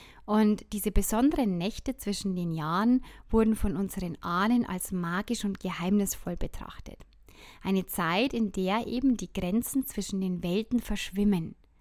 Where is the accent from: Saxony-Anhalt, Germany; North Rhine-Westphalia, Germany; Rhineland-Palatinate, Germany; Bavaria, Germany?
Bavaria, Germany; ich komme ja aus dem Bayerischen Wald